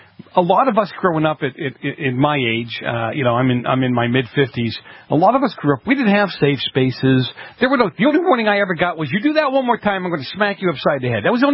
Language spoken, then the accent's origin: English; Boston, Massachusetts, United States; when I grew up in Boston. I went to high school in Milton, okay?